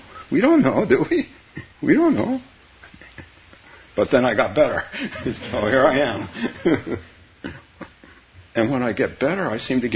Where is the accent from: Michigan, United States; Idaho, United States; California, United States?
California, United States; Palo Alto; Tritillarium, or whatever you call it, I had in Palo Alto, my hometown. It was a good place to have turtles.